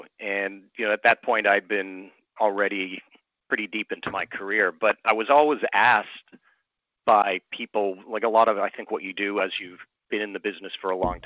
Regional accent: Canada; I grew up in Canada.

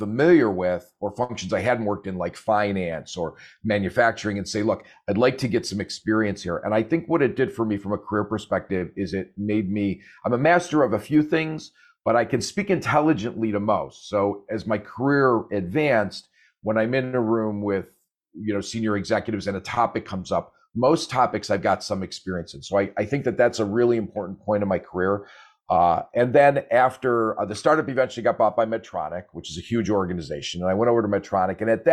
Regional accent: Buffalo, New York, United States; I'm actually originally from Buffalo, New York. So I mean, I'm a Buffalo Bills fan. When you're born in Buffalo, even if you leave, you have to remain a Bills fan.

